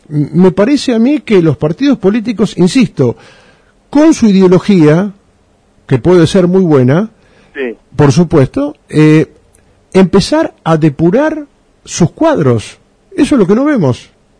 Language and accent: Spanish; Argentina